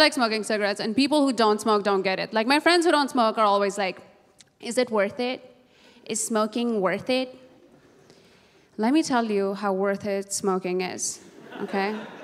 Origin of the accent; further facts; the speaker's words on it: Nepal; I'm from Nepal. I grew up in Nepal. I went to an all-girl Catholic boarding school in Nepal for 7 years, which is a school full of Hindu children and super Catholic nuns.